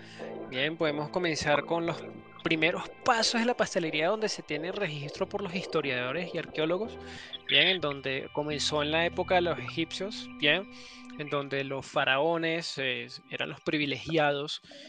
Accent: Caracas, Capital District, Venezuela; Bien, soy originario de Venezuela, de Caracas.

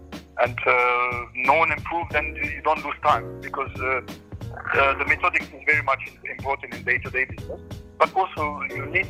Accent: Germany; also born or lived in Turkey; I come from Turkey, but grew up in Germany.

